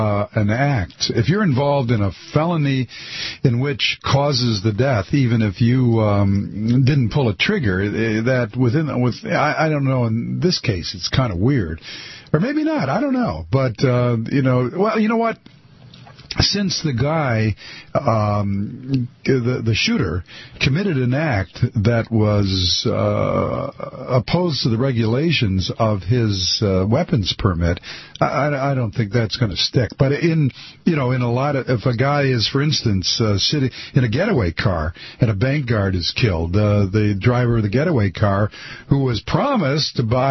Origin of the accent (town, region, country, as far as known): Detroit, Michigan, United States; born or raised there